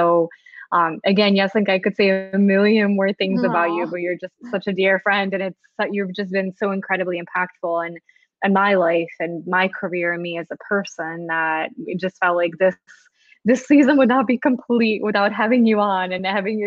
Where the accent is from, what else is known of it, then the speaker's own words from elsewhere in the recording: Serbia; English is a second language; She, I mentioned, we're from former Yugoslavia. I'm from Serbia. She's from Bosnia.